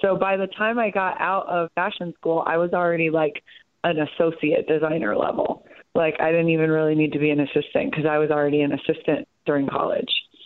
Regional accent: Cleveland, Ohio, United States; born there; I was born in Cleveland, Ohio.

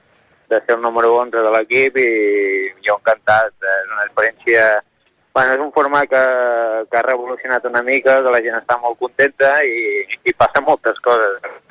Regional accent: Banyoles, Catalonia, Spain; jo sóc d'allà, jo sóc de Banyoles, mm-hmm.

